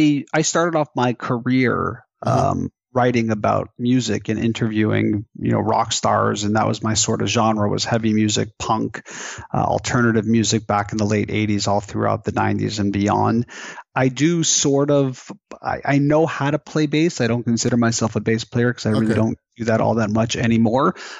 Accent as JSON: {"language": "English", "town": "Montreal", "region": "Quebec", "country": "Canada", "tie": "born or raised there", "said": "Born and raised in Montreal, still live here, very much love the city, very multicultural."}